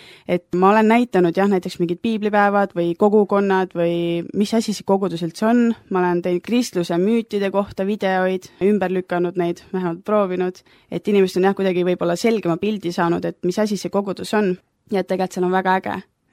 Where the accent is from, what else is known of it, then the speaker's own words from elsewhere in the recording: Tartu, Tartu County, Estonia; now in Viljandi, Estonia; Et ma olen Tartust pärit, aga siis tuli selline mõte, et lähen Viljandisse elama ja õppima